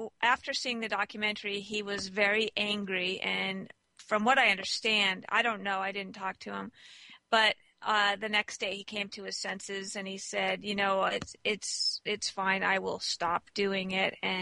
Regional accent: Malibu, California, United States; I grew up in Malibu.

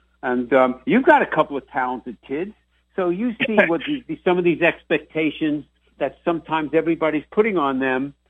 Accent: Massapequa, New York, United States; My hometown was in the Little League World Series last year, Massapequa, Long Island.

